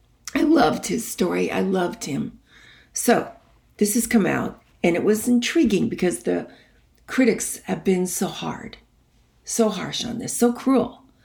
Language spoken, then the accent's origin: English; New York, United States; I'm from New York. I can't say anything correctly.